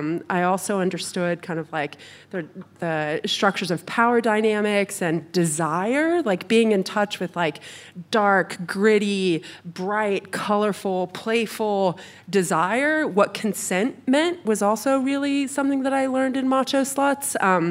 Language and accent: English; France; English is a second language; Yeah, no, so I was born and raised in France, and in France they kind of like bring you up on the classics